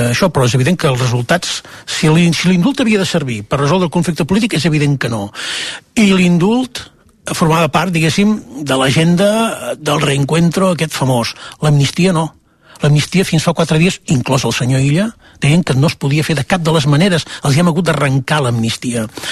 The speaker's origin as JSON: {"language": "Catalan", "region": "Catalonia", "country": "Spain", "tie": "born or raised there", "said": "veure una mica el meu poble on vaig créixer i on tinc tants i tants i tants amics i tants records i respirar Girona"}